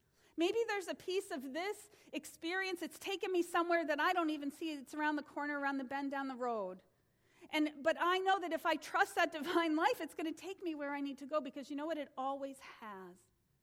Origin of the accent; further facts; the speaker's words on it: New England, United States; We're Americans. That's what we're, and I'm from New England